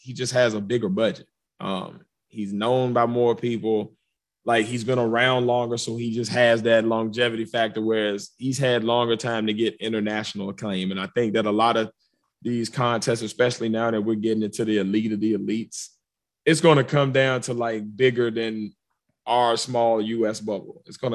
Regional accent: Virginia, United States; I'm from Virginia and a big part of my party scene, especially in college, was go-go music.

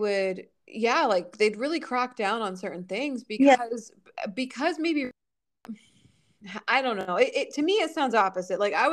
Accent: Florida, United States; I mean, it's funny because I come from South Florida.

